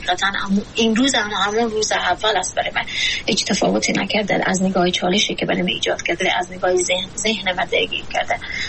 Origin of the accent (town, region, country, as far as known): Afghanistan